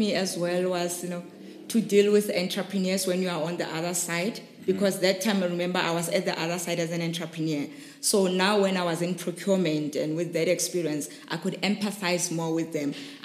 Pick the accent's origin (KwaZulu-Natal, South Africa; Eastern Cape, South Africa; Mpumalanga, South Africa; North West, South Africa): North West, South Africa; Rustenburg; because I'm from Rustenburg, so I built up on that experience.